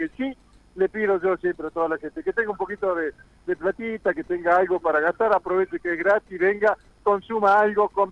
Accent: Tucumán, Argentina

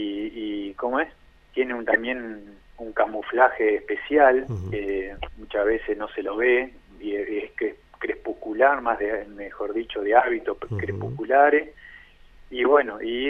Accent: Concordia, Entre Ríos, Argentina; Yo soy de Concordia, nací en Concordia

